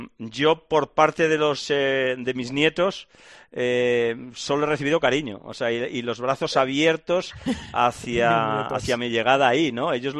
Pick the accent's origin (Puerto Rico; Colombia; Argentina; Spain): Spain; Arriate, Andalusia; Es de mi pueblo, es arriano, pero no apostaba solo porque fuera arriano